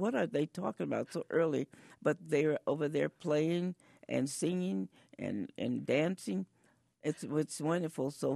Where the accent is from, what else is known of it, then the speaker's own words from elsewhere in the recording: Chicago, Illinois, United States; also born or lived in St. Louis; I was born in St. Louis, Missouri, but I grew up in Chicago, Illinois. And we had a wonderful theater called the Regal Theater.